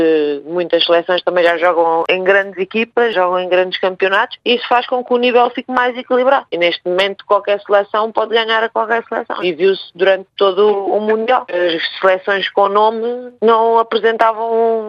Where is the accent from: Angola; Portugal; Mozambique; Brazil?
Portugal; mesmo sendo portuguesa, não é?